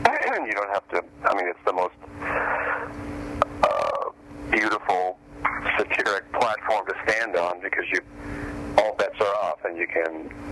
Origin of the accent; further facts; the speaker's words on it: Boston, Massachusetts, United States; I come from Boston, and with my friends started the first comedy club there